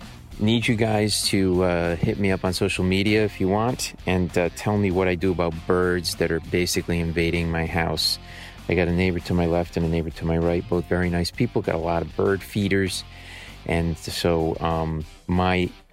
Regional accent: New England, United States; Yeah, well, I grew up in New England, so all New England teams are my teams.

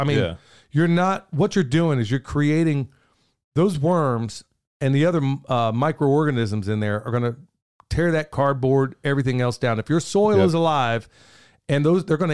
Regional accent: Oklahoma City, Oklahoma, United States; I was raised a city boy also. And, you know, I grew up in South Oklahoma City.

